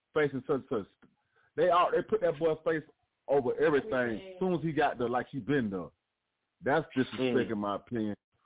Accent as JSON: {"language": "English", "region": "Florida", "country": "United States", "said": "Also, even though I'm from Florida, my NFL team is not a Florida team."}